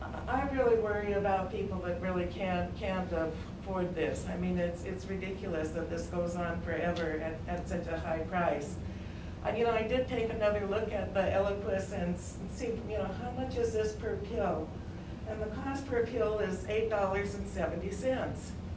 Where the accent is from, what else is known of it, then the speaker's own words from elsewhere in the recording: Sammamish, Washington, United States; I do happen to live in Dr. Kim Schneider's area. I'm from Sammamish.